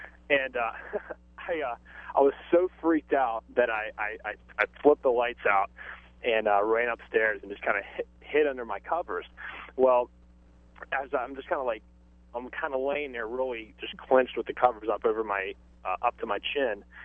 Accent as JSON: {"language": "English", "town": "Bel Air", "country": "United States", "tie": "born or raised there", "said": "But when I was a kid, I grew up in Bel Air, right down the road from the hospital there."}